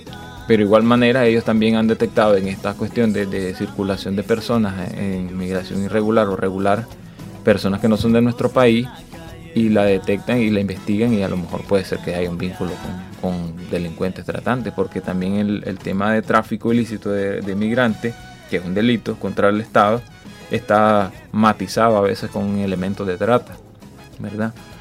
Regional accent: Nicaragua; Sabemos que nosotros como nicaragüenses sobrevivimos con, así como decimos popularmente, con arroz, frijoles, tortilla y queso.

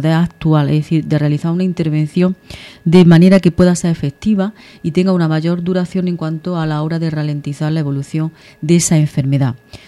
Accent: Andalusia, Spain; que tenemos unos derechos como andaluces y que siempre tenemos que defender.

